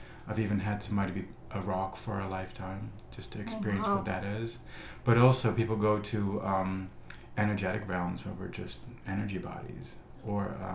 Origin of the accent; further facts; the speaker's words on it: Netherlands; So as a kid, you know, growing up in the Netherlands, I always thought there was more to life than just a physical reality.